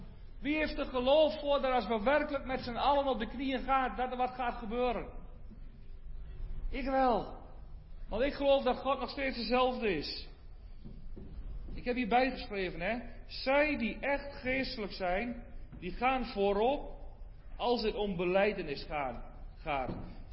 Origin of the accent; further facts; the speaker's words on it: Vriezenveen, Overijssel, Netherlands; Dan hebben we bij ons in Friezeveen, het kleine Friezeveen, ongeveer de grootste rock.